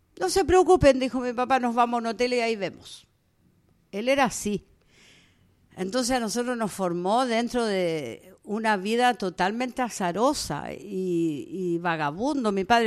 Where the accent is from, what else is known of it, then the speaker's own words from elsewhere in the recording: Valparaíso, Chile; born there; Yo nací acá en Valparaíso, yo soy porteña, nací ahí en la maternidad de Forme.